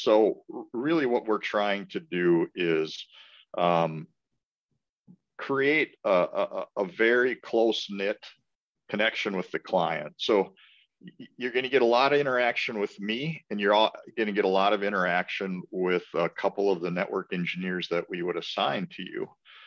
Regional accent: New Prague, Minnesota, United States; Yeah, so I was born and raised in New Prague, Minnesota. So I'm a local kid.

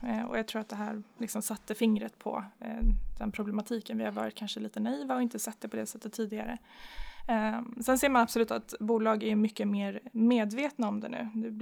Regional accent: Norrköping, Östergötland, Sweden; Jag kommer ju från Norrköping.

